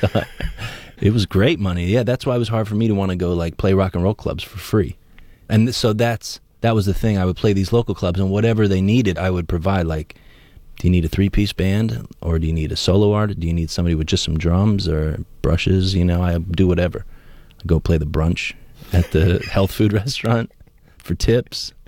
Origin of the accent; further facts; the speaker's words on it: Akron, Ohio, United States; we're from Akron, the middle of nowhere.